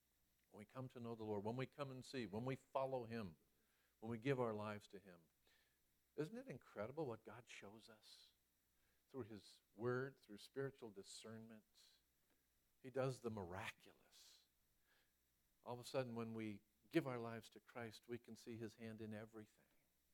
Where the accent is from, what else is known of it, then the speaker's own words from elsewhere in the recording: Massachusetts, United States; born there; I was born in Massachusetts, and I use that one myself. Can anything good come out of Massachusetts?